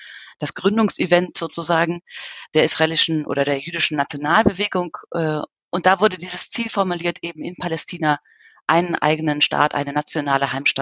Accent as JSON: {"language": "German", "region": "Hesse", "country": "Germany", "said": "Er ist etwa so groß wie mein Heimatland Hessen."}